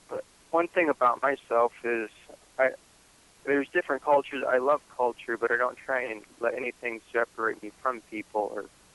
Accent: Ohio, United States; Well, there was back at home in Ohio. I read something that we had an open mic, so just in my hometown

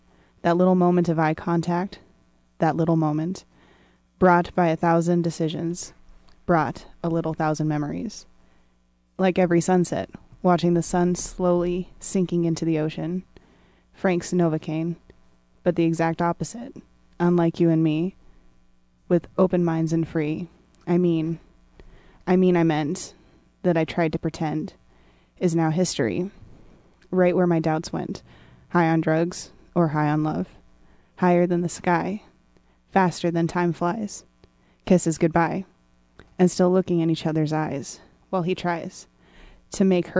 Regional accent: Netherlands; I'm from the Netherlands

